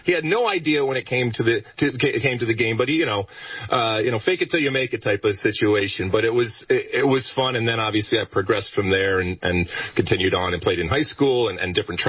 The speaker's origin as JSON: {"language": "English", "region": "Michigan", "country": "United States", "tie": "born or raised there", "said": "But I am certainly a product of the youth soccer system, although growing up in Michigan, I actually played as much and at times even more hockey growing up"}